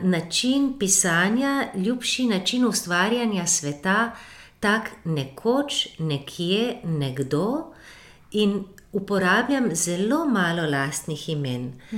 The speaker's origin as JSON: {"language": "Slovenian", "region": "Littoral", "country": "Slovenia", "said": "Prihajam z Primorske in mislim, da je ta primorski žig, ta primorski pečat globoko, globoko v meni."}